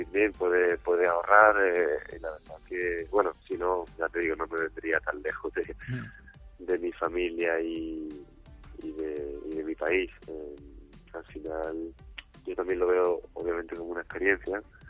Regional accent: Málaga, Andalusia, Spain; now in Chile; Yo soy malagueño, hijo de padre español y madre chilena.

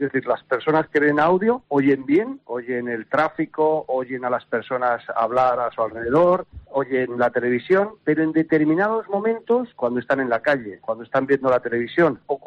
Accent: Community of Madrid, Spain; now in Canary Islands, Spain; Llevo 27 años en el sector, 25 años en Canarias, yo soy madrileño, pero llevo aquí 25 años, tres hijos canarios.

